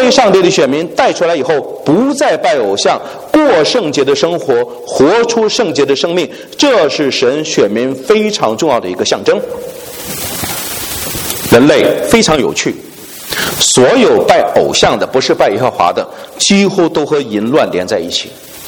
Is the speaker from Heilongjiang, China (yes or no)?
yes; Heilongjiang, China; born there; 我生在中国北方黑龙江最北的地方，我们的那个地方很冷